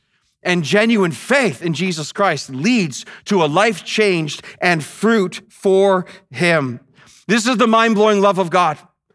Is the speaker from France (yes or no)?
no; Canada; I'm Canadian, I'm thankful for Canada